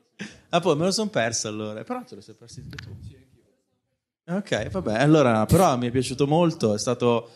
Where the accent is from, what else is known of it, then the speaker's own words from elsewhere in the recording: Milan, Lombardy, Italy; vengo da Milano.